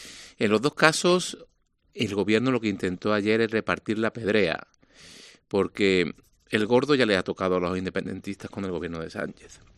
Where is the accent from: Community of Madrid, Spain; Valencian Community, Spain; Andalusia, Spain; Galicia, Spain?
Andalusia, Spain; de mi tierra, Andalucía